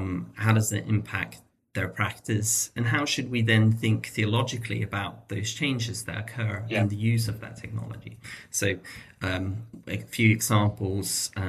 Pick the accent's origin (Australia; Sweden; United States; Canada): Sweden; now in United Kingdom; So I'm originally from Sweden, but I've moved around quite a bit. So I kind of think of my life in if you were to divide it into thirds, I'd be a third living in Sweden, a third living in UK, and third elsewhere.